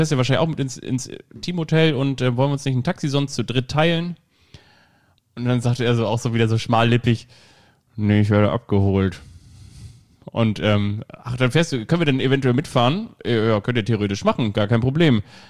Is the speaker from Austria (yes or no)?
no; Kiel, Schleswig-Holstein, Germany; Ich bin ja auch in Kiel aufgewachsen.